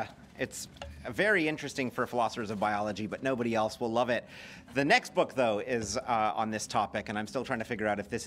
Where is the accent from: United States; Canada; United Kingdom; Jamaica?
Canada; Montreal, Quebec; And I grew up in Montreal, so I'm accustomed to some cold weather.